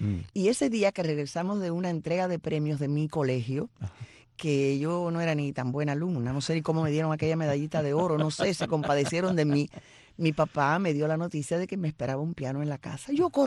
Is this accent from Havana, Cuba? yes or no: yes; Havana, Cuba; Sí, nací en La Habana. Nací en La Habana. Nací en plena Habana. Después nos mudamos para La Víbora cuando yo tenía como 7 años. No, miento. Me mudé para La Víbora como a los 12 años. Yo viví 2 veces en La Habana.